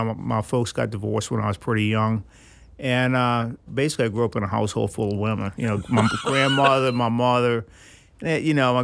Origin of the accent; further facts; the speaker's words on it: New Orleans, Louisiana, United States; Born at Touro Hospital. I was born and raised uptown, and I'm still living uptown.